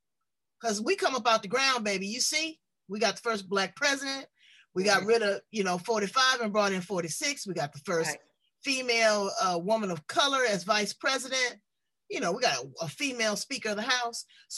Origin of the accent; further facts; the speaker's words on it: Los Angeles, California, United States; If you see Los Angeles, I was born and raised in Los Angeles.